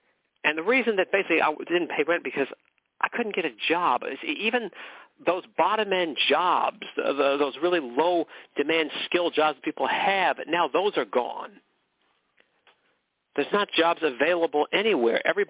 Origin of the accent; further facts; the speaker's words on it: McKinleyville, California, United States; I was born and raised in McKinleyville. McKinleyville.